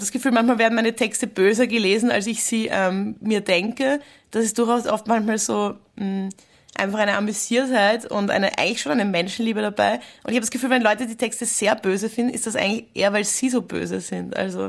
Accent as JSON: {"language": "German", "region": "Vienna", "country": "Austria", "tie": "born or raised there", "said": "Genau, ich bin in Wien aufgewachsen. Aber ich war auch sehr viel, also meine Familie hat einen Bauernhof und ich war dort einfach auch sehr viel."}